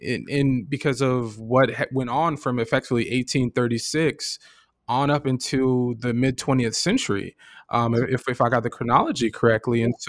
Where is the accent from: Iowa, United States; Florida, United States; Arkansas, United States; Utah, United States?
Florida, United States; I'm from Florida. So, you know, the Gulf Coast and the Gulf of Mexico means a lot, right?